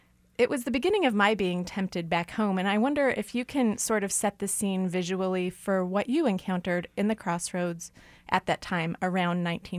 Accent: Kansas City, Missouri, United States; You know, I grew up in Kansas City

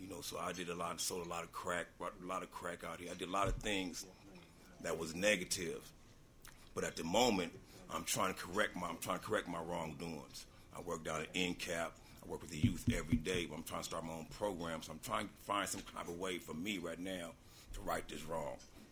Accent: Los Angeles, California, United States; first off, I was born and raised in Los Angeles. All my life is in Los Angeles

